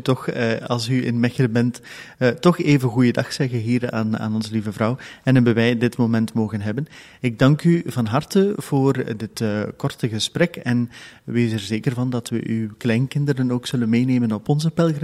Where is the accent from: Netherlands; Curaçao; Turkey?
Turkey; now in Belgium; ik kom oorspronkelijk uit Turkije en ik woon nu 39 jaar in België. Ik ben een Assyrische christen. Ik heb altijd mijn geloof beleefd. We zijn echt diepgelovige mensen